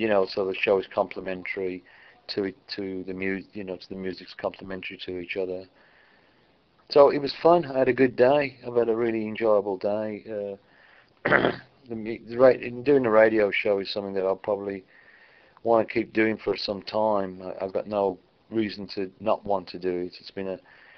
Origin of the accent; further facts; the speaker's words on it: Aston, West Midlands, United Kingdom; born there; where I was born in Aston, and so we would go to a cafe on Lichfield Road, which runs all the way through Aston.